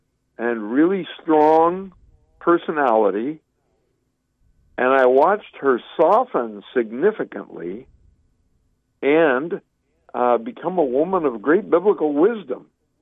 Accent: Santa Barbara, California, United States; I grew up in Santa Barbara, California, on acreage, back when kids played in the dirt and developed great immune systems.

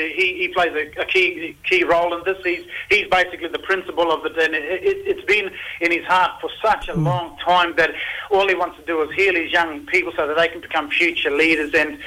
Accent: Mossman, Queensland, Australia; I'm from Mossman in far north Queensland, as you know, up in the Googie-Ellingy land, and I work here in Cairns

